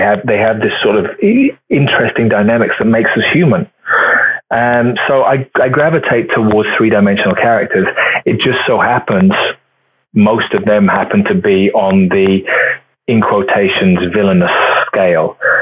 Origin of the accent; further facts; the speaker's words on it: Luton, East of England, United Kingdom; I mean, I was born in Luton, which is 20 miles north of London. It's a town that is wonderful and also a little rough. It's a working class town.